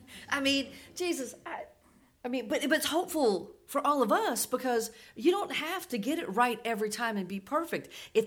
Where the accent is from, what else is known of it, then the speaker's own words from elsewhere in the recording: Louisiana, United States; I came from Southern Louisiana where I was Roman Catholic.